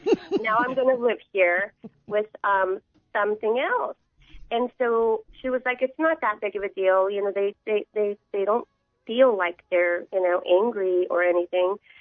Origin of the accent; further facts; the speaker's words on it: New Mexico, United States; I moved into a duplex here in Dundee, and we're originally from New Mexico, so you know we get a lot of this, you know, kind of spirit activity growing up.